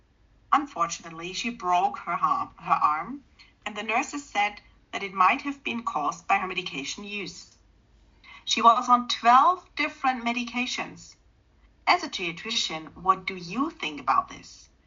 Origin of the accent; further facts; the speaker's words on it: Nuremberg, Bavaria, Germany; English is a second language; I'm a geriatrician from Nuremberg in Germany.